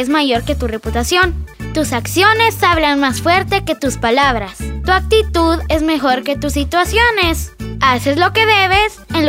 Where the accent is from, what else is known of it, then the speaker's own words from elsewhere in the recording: Zacapa, Guatemala; born there; Nacimos en Zacapa, un departamento situado en la región nororiente de Guatemala